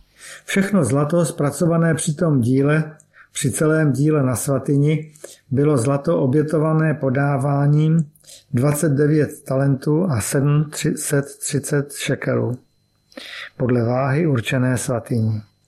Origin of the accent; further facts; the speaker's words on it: Karlovy Vary Region, Czechia; a narodil jsem se v létě 1966 do křesťanské rodiny. Vyrůstal jsem na Karlovarsku a duchovně v prostředí církve bratrské.